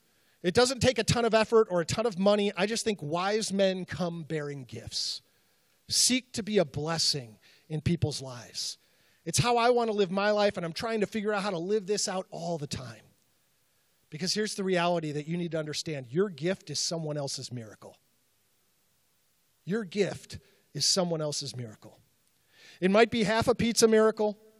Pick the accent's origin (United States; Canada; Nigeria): United States; Chicago, Illinois; and anytime I go to Chicago, I was born and raised in Chicago, and anytime I go to Chicago on business, there are a few places that I have to stop